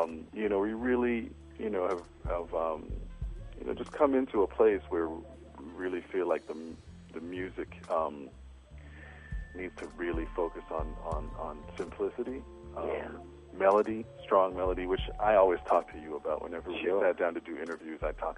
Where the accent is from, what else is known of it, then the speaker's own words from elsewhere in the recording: U.S. Virgin Islands; he was born in the Virgin Islands, which is my hometown.